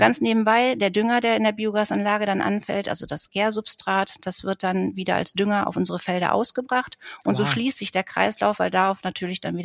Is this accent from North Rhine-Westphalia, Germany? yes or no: yes; Mülheim an der Ruhr, North Rhine-Westphalia, Germany; Ich bin in Mülheim an der Ruhr geboren, also im Ruhrgebiet, bin ein Ruhrgebietskind, bin dort aufgewachsen, zur Schule gegangen, habe mein Abitur dort auch gemacht, bin danach ins schöne Münsterland gegangen, um zu studieren.